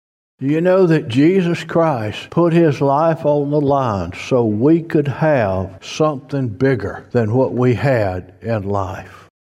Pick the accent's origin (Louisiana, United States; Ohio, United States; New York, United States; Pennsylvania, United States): Louisiana, United States; Spring Hill; My daddy worked at a paper mill in Spring Hill, Louisiana. I am a convert from Spring Hill, Louisiana.